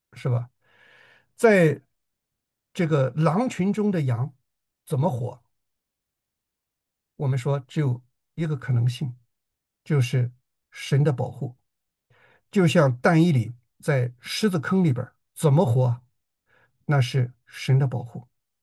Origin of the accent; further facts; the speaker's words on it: China; 而不是我们中国人啊有一个我认为是一个不太智慧的做法啊